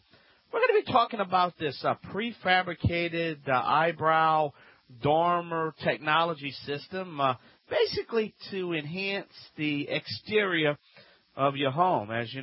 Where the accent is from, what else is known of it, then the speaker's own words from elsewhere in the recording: Louisiana, United States; this is Home Talk